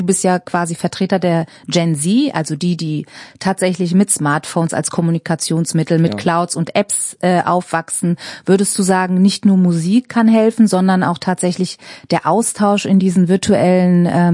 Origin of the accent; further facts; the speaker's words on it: Frankfurt am Main, Hesse, Germany; ich bin in Frankfurt am Main aufgewachsen